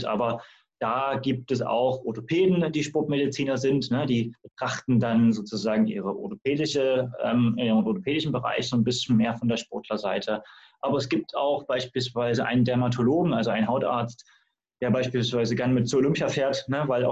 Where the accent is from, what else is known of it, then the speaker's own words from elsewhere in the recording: Dresden, Saxony, Germany; also born or lived in Rostock; now in Berlin, Germany; ich stamme ursprünglich aus Dresden und habe da auch studiert. Und bin dann so über die Wege Rostock 2015 nach Berlin gekommen.